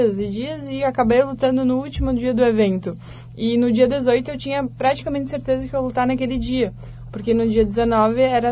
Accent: Itapuca, Rio Grande do Sul, Brazil; now in Garibaldi, Brazil; Não, eu sou natural de Itapuca, é uma cidade perto de Arvorezinha, Soledade. Mas eu já moro aqui em Garibaldi já fazem praticamente 6 anos.

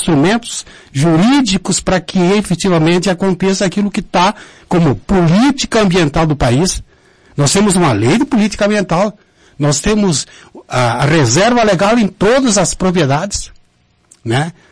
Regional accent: Brazil; e eu começo dizendo algumas coisas como brasileiro.

